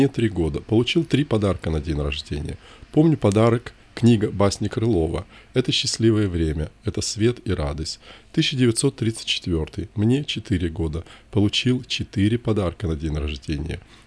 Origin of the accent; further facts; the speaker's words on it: Saint Petersburg, Russia; Вернулись в Ленинград после того, как была прервана блокада города. По пути возвращения в родной город был проездом в Москве.